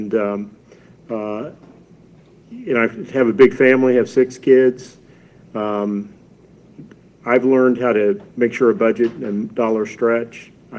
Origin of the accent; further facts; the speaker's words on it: Missouri, United States; We have a great downtown that is flourishing, not like my hometown in Missouri.